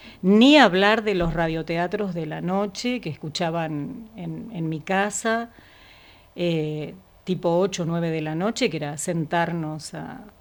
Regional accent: Río Colorado, Río Negro, Argentina; yo me crié en Río Colorado

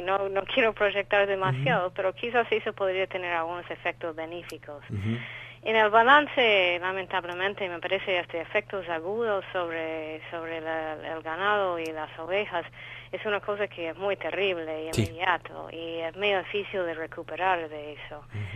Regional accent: California, United States; now in Argentina; yo nací en los Estados Unidos y soy de California, pero casi 20 años que estoy acá ahora en Argentina.

